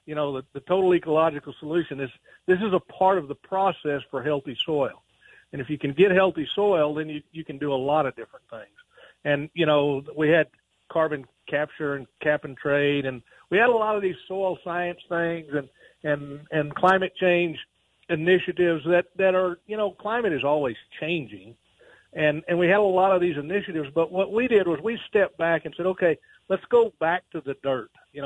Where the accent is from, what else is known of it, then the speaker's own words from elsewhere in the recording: Texas, United States; I mean, I'm originally from South Texas, down in the Rio Grande Valley.